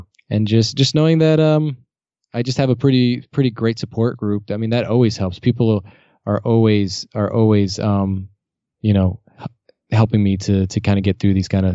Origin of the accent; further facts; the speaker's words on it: Florida, United States; I mean, I'm from Florida and there's a lot of, it's a big retirement community.